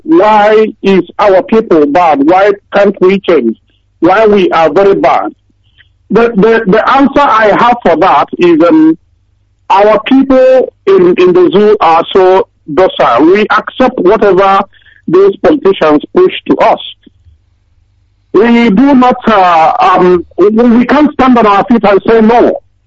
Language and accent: English; Nigeria; now in United Kingdom; I'm coming from the UK. Director, it's really... I come from Ugawala, local government...